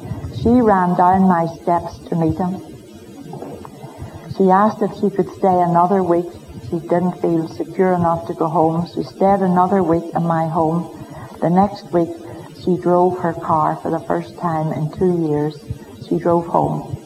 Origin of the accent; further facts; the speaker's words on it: Ireland; He was so pleased that I was from Ireland and I wanted to see Thanksgiving Square